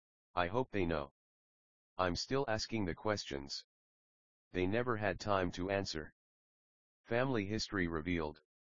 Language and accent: English; Berkeley, California, United States; I have a tangled family history. I grew up in Berkeley, California.